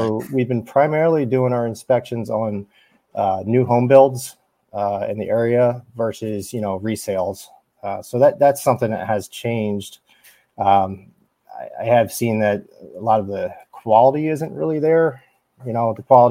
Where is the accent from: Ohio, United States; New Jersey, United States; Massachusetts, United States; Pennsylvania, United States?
New Jersey, United States; Marlton; Well, I'm from Marlton, New Jersey. It's South Jersey. It's in Burlington County. Graduate high school up there.